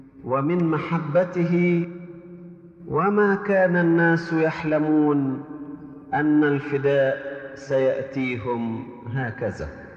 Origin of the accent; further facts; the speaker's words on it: Egypt; فهو قد خص بلادنا مصر بأشياء تفوق بها العديد من البلاد